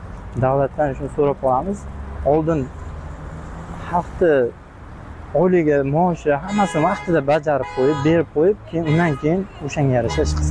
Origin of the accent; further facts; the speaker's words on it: Qashqadaryo Region, Uzbekistan; Biz o'zim Qashqadaryodanman.